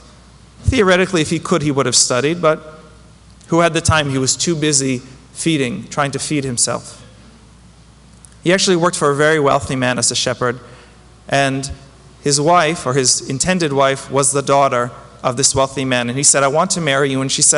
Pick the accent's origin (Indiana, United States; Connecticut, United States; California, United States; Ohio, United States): Connecticut, United States; To give you perspective, that's bigger than my home state of Connecticut.